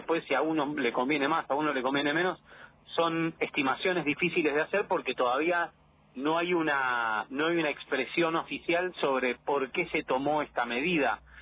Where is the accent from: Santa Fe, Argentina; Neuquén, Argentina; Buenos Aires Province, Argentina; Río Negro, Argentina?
Buenos Aires Province, Argentina; Pinamar; yo soy argentino, además de pinamarense